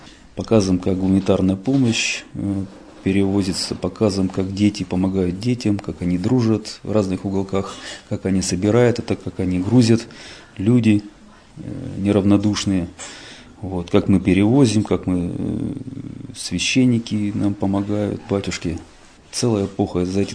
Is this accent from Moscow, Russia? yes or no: no; Sverdlovsk Oblast, Russia; born there; also born or lived in Kamchatka; Нет, я родился здесь, в Свердловской области.